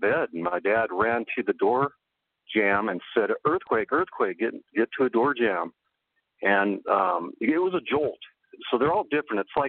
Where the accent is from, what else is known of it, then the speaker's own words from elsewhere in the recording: Los Angeles, California, United States; I was in the San Fernando earthquake. I grew up in the Los Angeles area, and I was in more earthquakes.